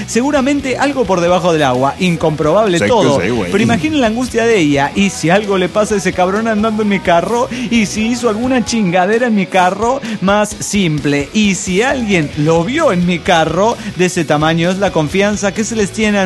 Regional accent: Tlalnepantla, State of Mexico, Mexico; de Tlenapantla, México.

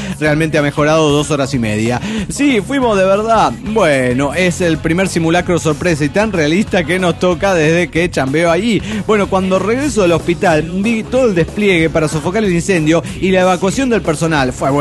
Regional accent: El Bolsón, Río Negro, Argentina; Yo soy del Bolsón, pero vengo de un viaje, el mejor viaje de mi vida.

